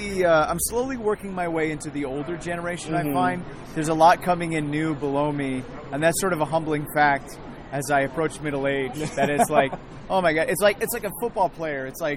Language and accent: English; Chicago, Illinois, United States; We're from Chicago, and there's a wonderful theater in Chicago called the Music Box.